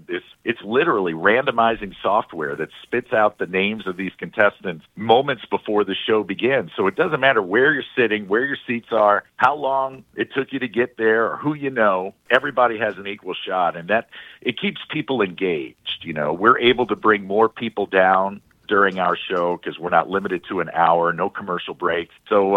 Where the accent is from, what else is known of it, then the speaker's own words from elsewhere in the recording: St. Louis, Missouri, United States; So when he found out I was from St. Louis, that gave us a little bit of ground to build upon.